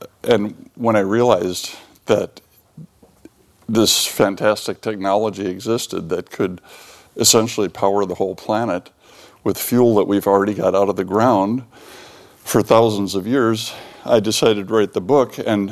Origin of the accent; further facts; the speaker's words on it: United States; But as an American, I have more important things to be embarrassed about, like Donald Trump.